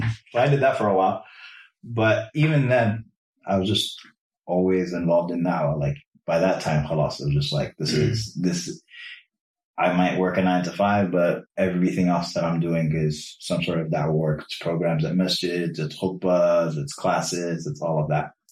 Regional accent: Connecticut, United States; Our kids growing up in Connecticut, it's like, like, only kid in your school.

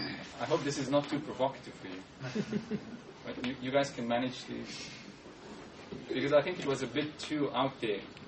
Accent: Sydney, New South Wales, Australia; and I come from Sydney, so we were living the protest violence for the last 2 weeks.

